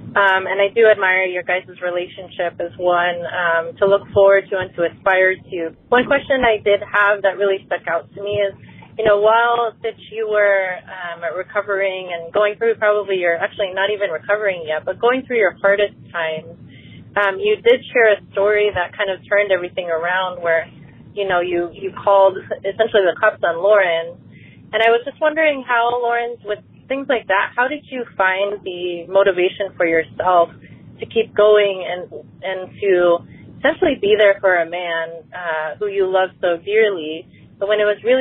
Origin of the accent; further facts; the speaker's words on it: California, United States; I'm from California.